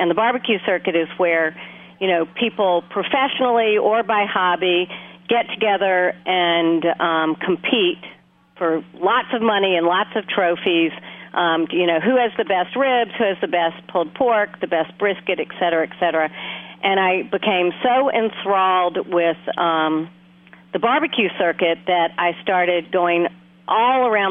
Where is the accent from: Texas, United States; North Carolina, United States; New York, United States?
North Carolina, United States; I grew up in North Carolina, and So I was raised on barbecue, and in North Carolina, it's pulled pork.